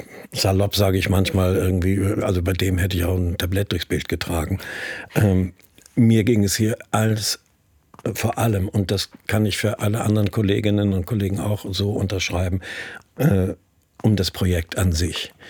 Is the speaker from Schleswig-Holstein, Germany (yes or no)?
yes; Kiel, Schleswig-Holstein, Germany; in meiner Heimatstadt Kiel sehr früh mit dem Thema auch beschäftigen konnte.